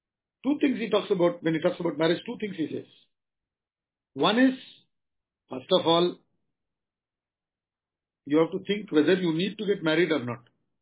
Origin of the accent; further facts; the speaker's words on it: Tamil Nadu, India; Now, see, I come from Tamil Nadu, south.